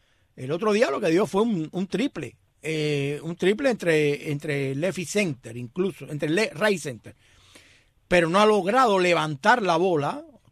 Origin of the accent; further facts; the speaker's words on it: Cuba; y nosotros nos llena de orgullo, claro, como cubanos.